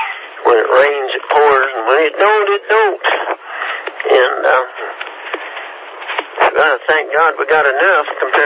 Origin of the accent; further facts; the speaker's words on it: Kansas, United States; I'm from Kansas, you know.